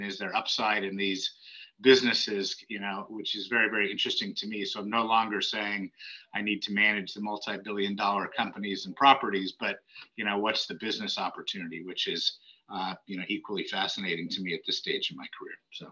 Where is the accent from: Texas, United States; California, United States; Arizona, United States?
California, United States; also born or lived in Washoe County, Nevada; I'm from Silicon Valley. I graduated with an MBA from UCLA. I thought I'd go back to Silicon Valley